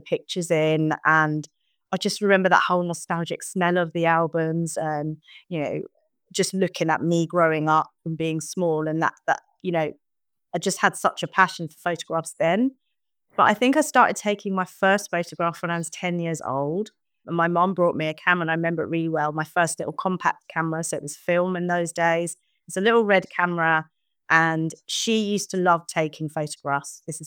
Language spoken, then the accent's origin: English; St Albans, East of England, United Kingdom; I come from St. Albans. I was born and raised in St. Albans, lived here all my life, apart from when I went to university to study photography.